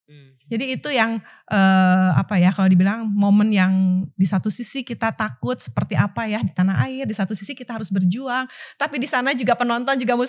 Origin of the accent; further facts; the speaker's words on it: Indonesia; saya lahir di Indonesia. Saya besar di Indonesia, Indonesia adalah tanah air saya. Keluarga saya ada di Indonesia, orang tua saya ada di Indonesia, baik jelek Indonesia adalah negara saya.